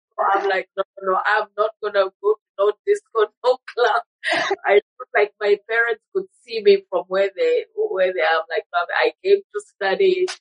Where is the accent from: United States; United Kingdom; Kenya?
Kenya; also born or lived in Zambia; I was born in Zambia. So that's where I'm originally from, but raised in Kenya. My whole secondary school, high school, was in Kenya